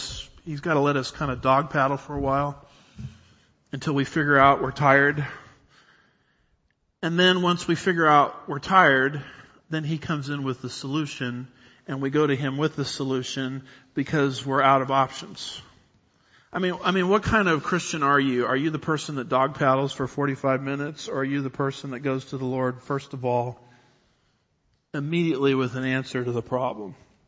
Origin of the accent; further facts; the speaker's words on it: Huntington Beach, California, United States; I remember when I was growing up in the Huntington Beach area, I never really did any surfing.